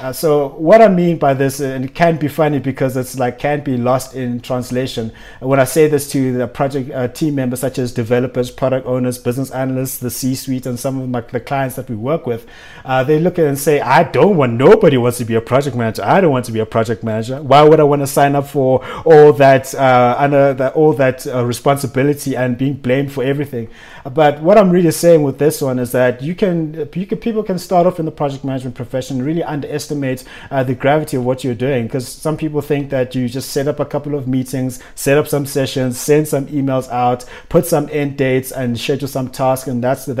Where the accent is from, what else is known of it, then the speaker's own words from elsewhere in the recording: Benoni, Gauteng, South Africa; yes, I am from Benoni. Don't judge me.